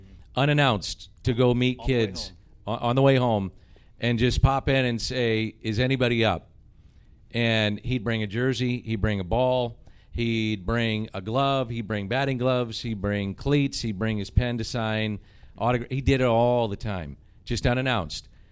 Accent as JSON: {"language": "English", "town": "St. Louis", "region": "Missouri", "country": "United States", "said": "I'm from St. Louis, I mentioned."}